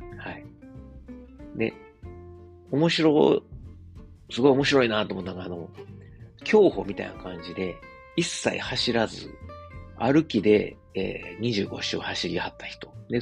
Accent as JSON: {"language": "Japanese", "region": "Kansai", "country": "Japan", "said": "僕ら関西人にとったらすごいこう"}